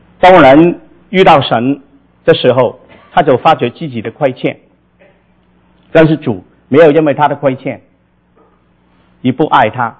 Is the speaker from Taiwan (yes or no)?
no; Guangdong, China; 所以怪不得我们广东人很喜欢吃活的鱼哈